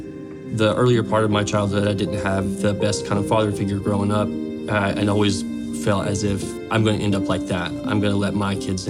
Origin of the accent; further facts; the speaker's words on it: the South, United States; I grew up in the South, so we went to church every Wednesday, every Sunday morning, Sunday night.